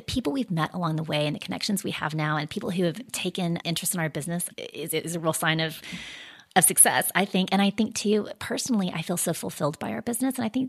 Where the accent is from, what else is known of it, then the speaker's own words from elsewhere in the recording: Texas, United States; One is that we, you know, we're from West Texas. Everyone worships